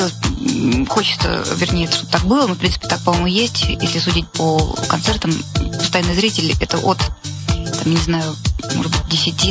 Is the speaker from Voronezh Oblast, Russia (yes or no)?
no; Saint Petersburg, Russia; Во-первых, я питерский человек, я родилась в Питере, живу там большую часть своей жизни.